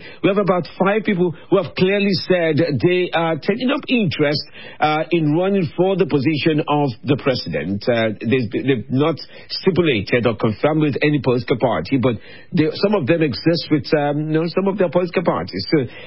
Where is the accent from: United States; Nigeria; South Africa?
Nigeria; It's a welcome development as a Nigerian, and as the constitution allows any qualified Nigerian.